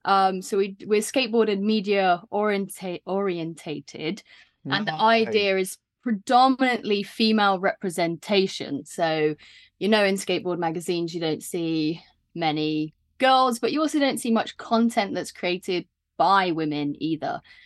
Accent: Bristol, South West England, United Kingdom; born there; now in London, United Kingdom; Yes, we are based in North London, but I was born in Bristol

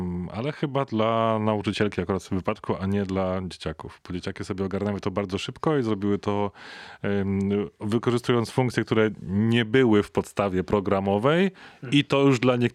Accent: Sosnowiec, Silesian Voivodeship, Poland; Jestem z Sosnowca, więc wiesz, handluj z tym.

